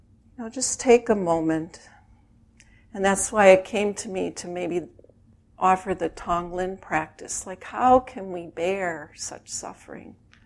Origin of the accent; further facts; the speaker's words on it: Chicago, Illinois, United States; I grew up in Chicago in a very traditional Jewish family.